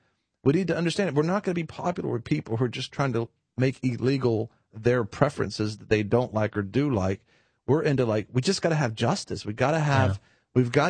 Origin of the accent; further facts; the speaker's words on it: United States; As an American, you know, Americans can think any way they want to think